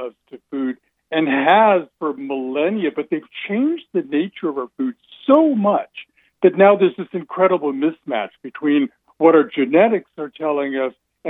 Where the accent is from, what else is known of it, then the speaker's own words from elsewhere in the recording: California, United States; I was raised in California. I thought they were like a California thing